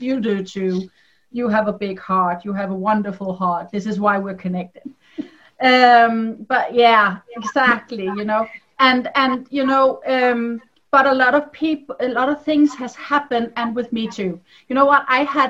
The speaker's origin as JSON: {"language": "English", "country": "Denmark", "second_language": "English", "said": "I'm a Dane. I'm from Denmark."}